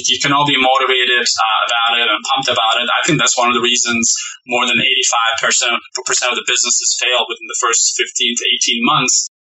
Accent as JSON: {"language": "English", "country": "Turkey", "tie": "born or raised there", "said": "Back in the day, I grew up in Turkey, and all the shopping was done in pretty much flea markets or open area markets. And usually where I grew up is super hot"}